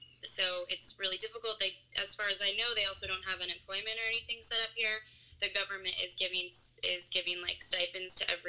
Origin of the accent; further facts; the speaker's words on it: United States; you know, I'm from the States, and it's being hit really hard